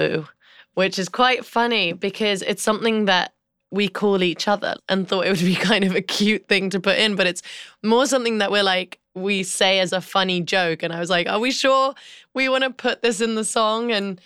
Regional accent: United Kingdom; accent: British; because I wanted to get my British accent out a bit more because a lot of the time when I sing, I guess people can't tell that I'm British.

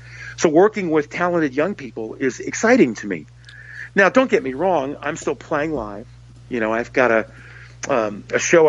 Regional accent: Fairbanks, Alaska, United States; also born or lived in Pennsylvania; I was born in Pennsylvania, but the family moved to Alaska during my childhood because my dad worked for the government, for the Ballistic Missile Early Warning System, radar sites up in Fairbanks, Alaska.

